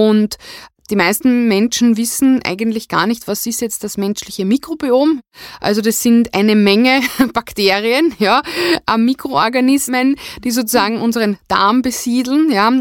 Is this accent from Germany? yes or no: no; Upper Austria, Austria; ich bin aus Oberösterreich